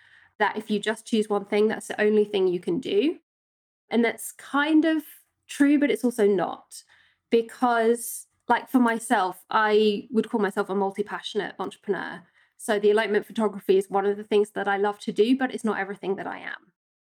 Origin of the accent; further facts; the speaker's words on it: England, United Kingdom; now in Innsbruck, Austria; I am from England originally, but I live here just outside Innsbruck in the Austrian Alps, which I've lived for, I think it'd be 11 years this year now, maybe 12.